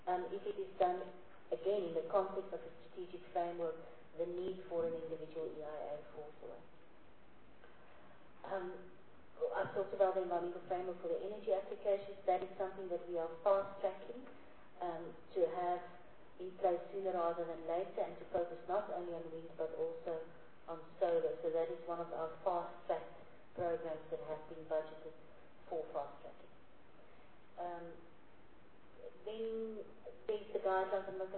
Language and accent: English; Lephalale, Limpopo, South Africa; just below Lepalale, which I must just say is my hometown, so I'm very sad about that area